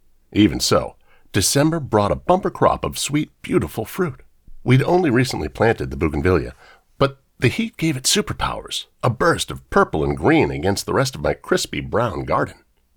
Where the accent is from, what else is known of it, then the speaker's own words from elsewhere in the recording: Phoenix, Arizona, United States; Phoenix deserves credit for its better angels. Not long ago, I was asked to make a cake that represented my hometown. I considered my options. We live in a place with extreme heat and extreme politics.